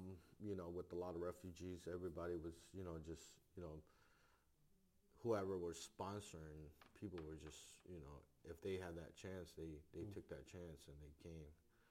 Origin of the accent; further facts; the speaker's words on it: Denville, Illinois, United States; born there; It was Denville, Illinois. That's how I got my name. It was actually because I was born in Denville, Illinois. It's like a suburb out of Chicago a little bit.